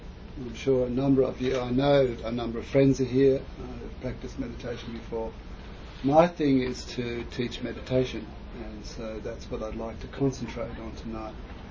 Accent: Australia; All we knew about was being Australian

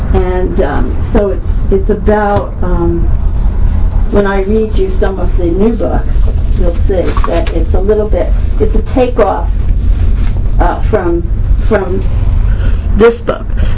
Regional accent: Bronx, New York, United States; I'm from the Bronx.

